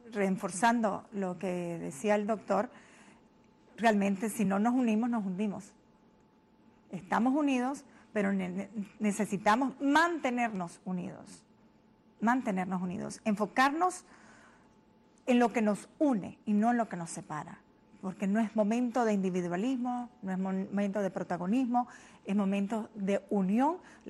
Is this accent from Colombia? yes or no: no; Nicaragua; somos todos nicaragüenses por la gracia de Dios y todos nos mueve el mismo amor al país